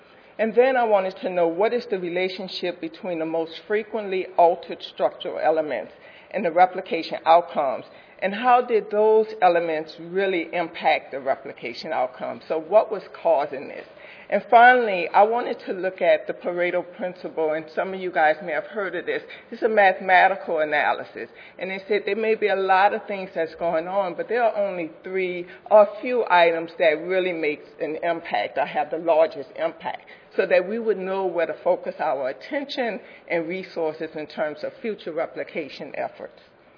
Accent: the South, United States; I'm not going to talk as fast. I'm from the South, so bear with me, but I'll get my 15 minutes.

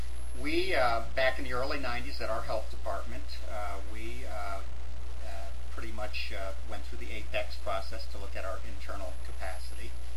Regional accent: Quad Cities, United States; But if you go around and you tell people that I'm from the Quad Cities, they kind of look at you with glazed eyes and as such.

